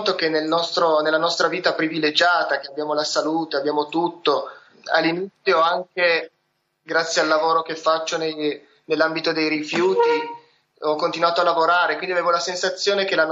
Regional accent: Reano, Piedmont, Italy; Siamo di Reano, in provincia di Torino, siamo sposati da 10 anni

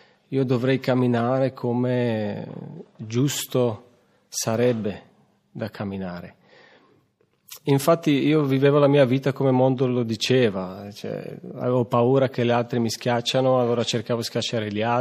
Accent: Slovakia; Italian is a second language; Io vengo dalla Slovacchia. Anche io sono entrato in comunità con i miei 22 anni

